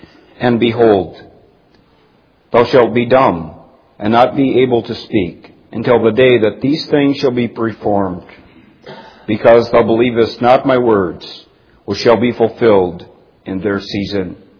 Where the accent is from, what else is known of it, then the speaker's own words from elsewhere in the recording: Alberta, Canada; I'm from Alberta, Canada